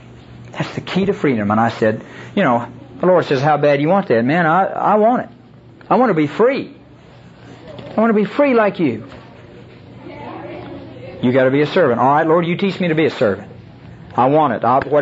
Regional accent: Oklahoma, United States; And for an old kid that was born and raised in Oklahoma, you know, that's quite an experience.

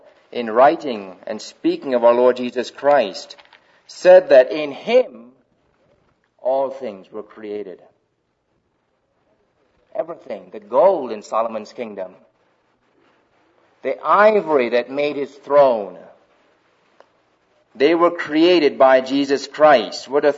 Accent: Kingston, Jamaica; I was working with the Leighton Ford Crusade in Kingston, Jamaica, in his Jamaica Crusade down there. And that being my hometown

